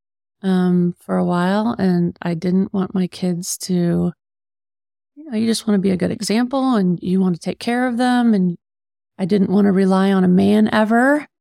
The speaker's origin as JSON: {"language": "English", "town": "Crawfordsville", "region": "Indiana", "country": "United States", "tie": "born or raised there", "lives_now": "Peru, United States", "said": "I grew up in Crawfordsville."}